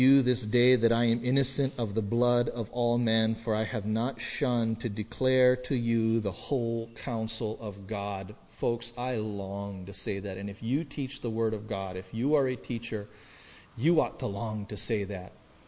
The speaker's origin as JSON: {"language": "English", "town": "Kauai", "region": "Hawaii", "country": "United States", "tie": "born or raised there", "said": "There was a family that I grew up with on Kauai"}